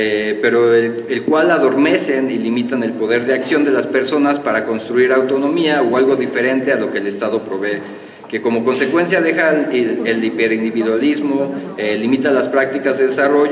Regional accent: Mexico; somos de México.

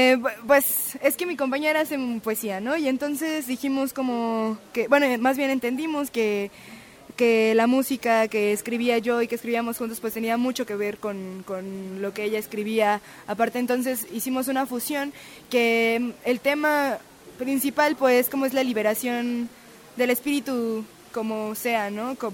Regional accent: Mexico City, Mexico; somos del DF en realidad

